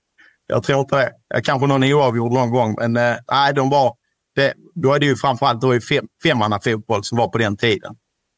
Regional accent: Ystad, Skåne, Sweden; Vi kommer ju från Ystad kommun, där spelar man handboll.

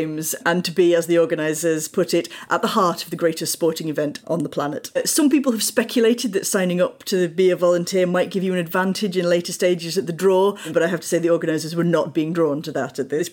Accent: United Kingdom; I'm British

